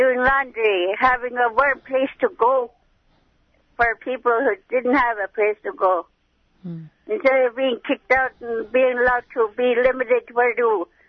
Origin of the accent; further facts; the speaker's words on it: Bethel, Alaska, United States; I grew up in Bethel